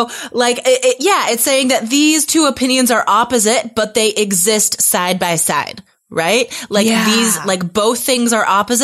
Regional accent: United States; Well, seeing as I'm from the States and it is an enormous country

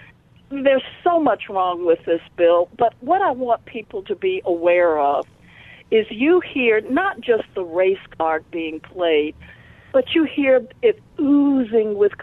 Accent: the South, United States; I was born in this country black. You know what that means? I grew up in the South.

